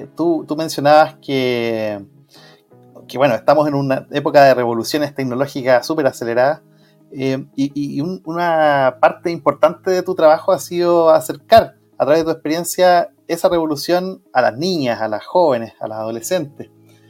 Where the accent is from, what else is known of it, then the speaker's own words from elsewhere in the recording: Chile; también el que uno tiende a pensar como chileno que todas estas cosas pasan en Estados Unidos